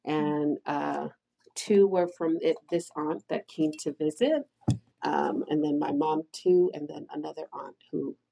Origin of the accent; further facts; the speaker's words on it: Nayarit, Mexico; also born or lived in Puerto Vallarta; So I always say I'm from Nayarit. But my birth certificate says Puerto Vallarta, Jalisco. I was only born there.